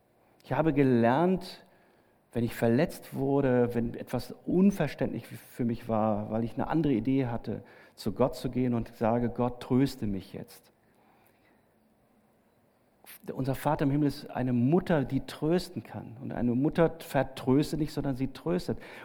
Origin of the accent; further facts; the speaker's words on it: Heilbronn, Baden-Württemberg, Germany; Also ich komme aus Heilbronn, aus der ganzen Ecke, da sind ungemein viele Weinberge.